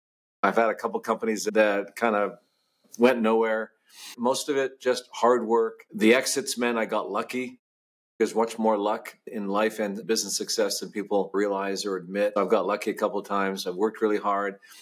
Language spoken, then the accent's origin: English; England, United Kingdom; now in United States; First, you need to know I'm Canadian and grew up in England and Great Britain.